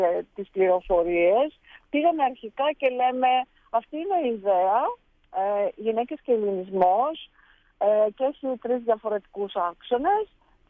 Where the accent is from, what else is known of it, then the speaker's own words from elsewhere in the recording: Ioannina, Epirus, Greece; Επίσης τα Γιάννενα είναι η πατρίδα μου.